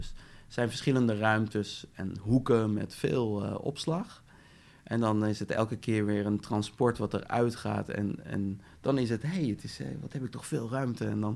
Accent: Netherlands; also born or lived in ?; daar kom ik oorspronkelijk vandaan ook, ben ik geboren. Niet getogen. Ik ben en van Nederlandse ouders. In Nederland verder opgegroeid.

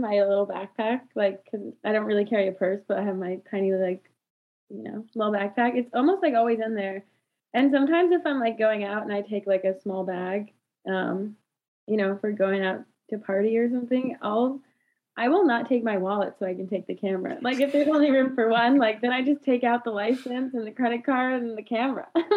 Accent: Vermont, United States; born there; I'm originally from Vermont. I was born in Vermont, so I feel like nature girl.

